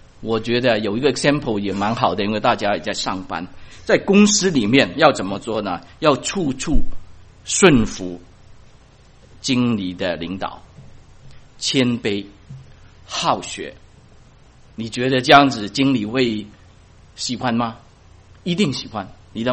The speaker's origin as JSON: {"language": "Chinese", "country": "China", "said": "是我们中国人最喜欢的"}